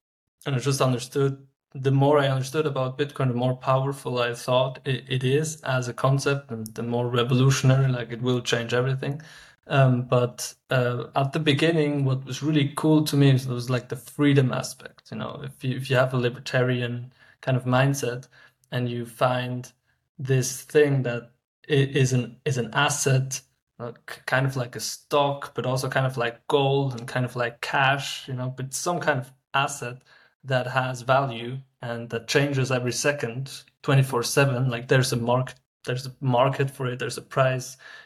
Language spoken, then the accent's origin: English; Switzerland; 31 years old. I was born and raised in Switzerland, actually in a quite small countryside village with like around maybe 1,000 people.